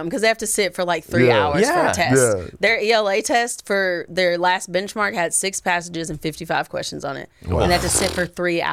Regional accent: Tennessee, United States; I grew up in Tennessee. That's what I'm saying. I grew up in Tennessee. I remembered having TCAP.

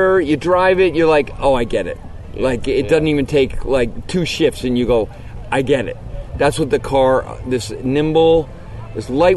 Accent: United States; it was all always kind of like a little sad as an American.

